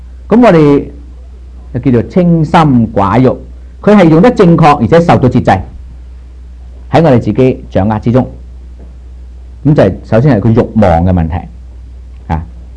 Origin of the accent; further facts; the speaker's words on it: China; 我哋中國人就唔同，修身齊家，然之後治國平天下